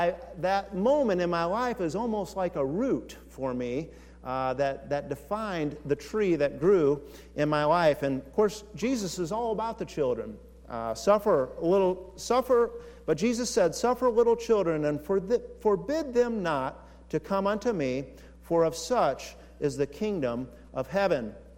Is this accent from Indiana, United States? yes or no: yes; Fort Wayne, Indiana, United States; We grew up in Fort Wayne.